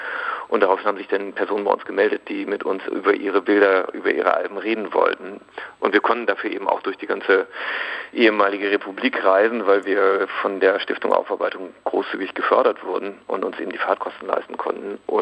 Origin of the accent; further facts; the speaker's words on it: West Germany, Germany; now in East Germany; Ich bin ja selber Westdeutscher, der dann irgendwann nach Ostdeutschland gezogen ist